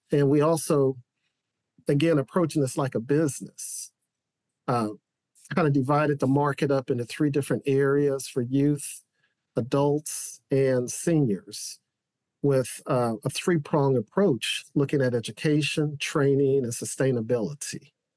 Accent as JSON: {"language": "English", "town": "St. Louis", "region": "Missouri", "country": "United States", "tie": "born or raised there", "said": "Again, he's from my hometown of St. Louis."}